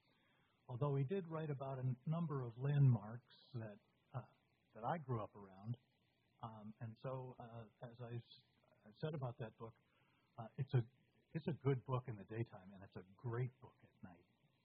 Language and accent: English; Falmouth, Maine, United States; The setting was Jerusalem's Lot, the fictitious town between Falmouth, Maine, where I grew up, and Yarmouth, Maine, just north of Falmouth.